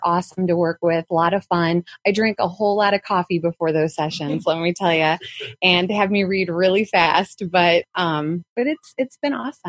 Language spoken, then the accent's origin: English; Chicago, Illinois, United States; I grew up in the Midwest, right outside of the Chicago suburbs. And my background is singing.